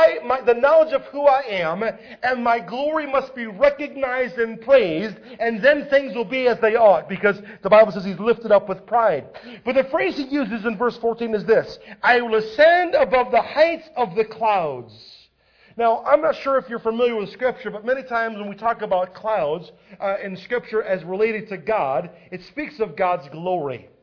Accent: United States; Now, I know it's not politically correct to say the American way, but I'm an American.

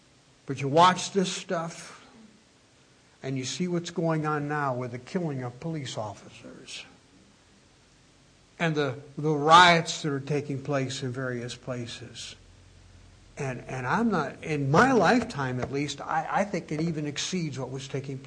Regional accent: Woodstock, New York, United States; not far from, about an hour and a half, 2 hours from where I grew up in Woodstock, New York.

